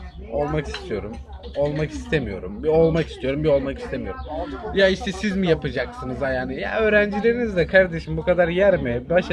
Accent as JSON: {"language": "Turkish", "town": "Sarıkamış", "region": "Kars", "country": "Turkey", "said": "Bak ben Sarıkamışlıyım diye demiyorum. Digorlu değilim. Sarıkamışlıyım."}